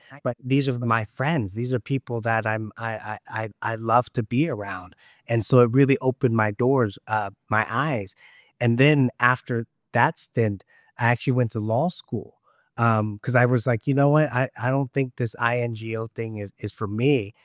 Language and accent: English; Nome, Alaska, United States; I was born and raised in Alaska, in Nome, Alaska, a little town right outside the Arctic Circle.